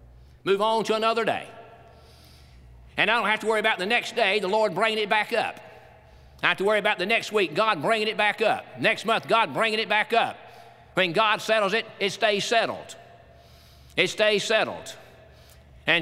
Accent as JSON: {"language": "English", "region": "North Carolina", "country": "United States", "tie": "born or raised there", "also_born_or_lived": "Florida", "lives_now": "Tennessee, United States", "said": "She said, no, I'm from North Carolina. That's where I'm from."}